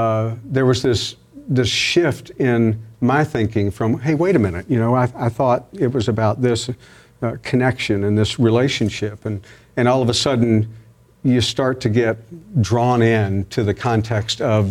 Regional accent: Albany, Georgia, United States; I grew up in Southwest Georgia, Albany, Georgia.

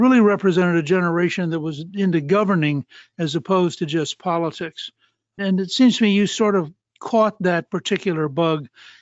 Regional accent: Georgia, United States; and of course, I'm a Republican from Georgia.

